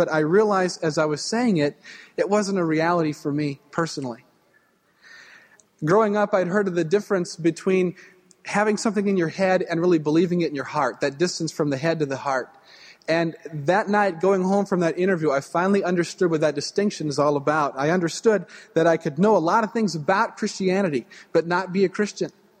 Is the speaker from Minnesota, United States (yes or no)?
yes; Prinsburg, Minnesota, United States; now in Minneapolis, United States; I grew up in Minnesota in a small town called Princeburg, about 100 miles west of here.